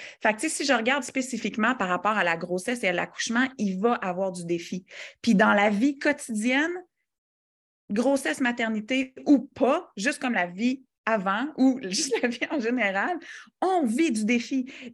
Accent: Quebec, Canada; moved away as an adult; now in Winnipeg, Canada; une couple d'années, on a déménagé à Winnipeg parce que mon chum il a été posté à l'étranger. Donc, on a quitté le Québec, il est militaire. Donc, moi, à ce moment-là, ça a rocké mon monde, là, genre, OK, je quitte ma famille

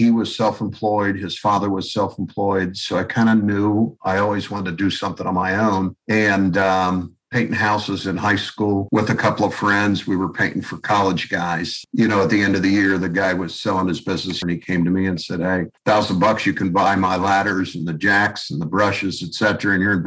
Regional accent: Cincinnati, Ohio, United States; I grew up in Cincinnati, family of six.

